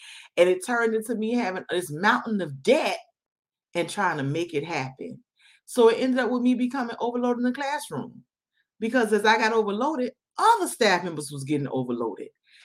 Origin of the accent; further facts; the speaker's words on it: Miami, Florida, United States; I am born and raised from Miami-Dade. Yes, you know, y'all know how to go. Born and raised in Miami-Dade County 305. That's me.